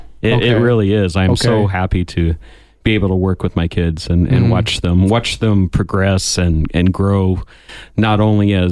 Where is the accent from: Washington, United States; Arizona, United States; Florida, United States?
Arizona, United States; Tucson; I grew up here. I grew up in Tucson.